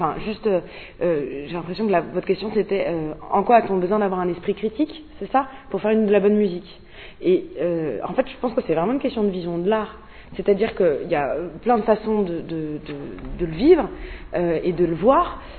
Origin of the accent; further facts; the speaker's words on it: France; en tant que Français, moi, je fais de la musique du monde